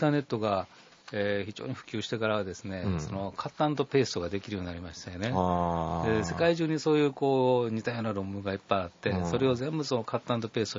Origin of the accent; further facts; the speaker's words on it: Kyoto, Japan; 修学院育ちです。